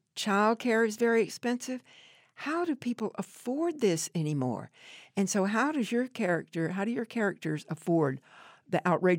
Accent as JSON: {"language": "English", "region": "the South", "country": "United States", "tie": "born or raised there", "said": "because I grew up in the South eating pecan pie."}